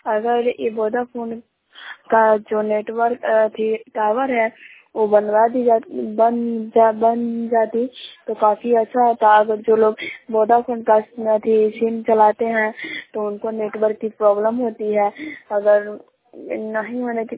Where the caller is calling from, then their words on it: Shahbazpur, India; मैं रिपोर्टर … शाहबाजपुर पंचायत के शाहबाजपुर गांव से बोल रही हूँ।